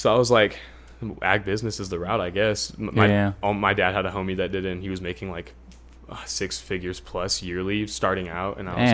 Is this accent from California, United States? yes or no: yes; Stockton, California, United States; I grew up in Northside Stockton, and I had two parents, man.